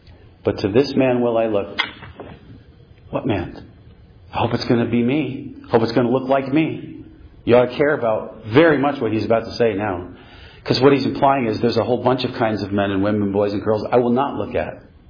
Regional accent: Northeast, United States; And, you know, we're from the Northeast.

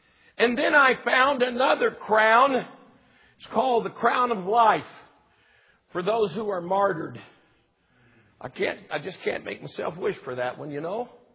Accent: Texas, United States; I'm just an old, I was raised right here in Texas. I'm just an old country boy.

